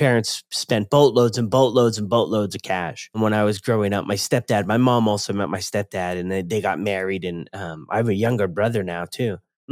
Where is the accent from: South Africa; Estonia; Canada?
Canada; Ontario; born there; I was born in Canada. I was born here in Ontario. Actually, same town I live in now.